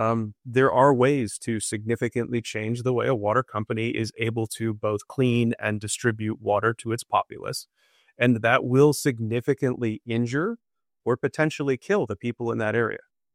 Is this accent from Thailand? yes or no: no; United States; And I don't know, as an American, as our sociological mindset is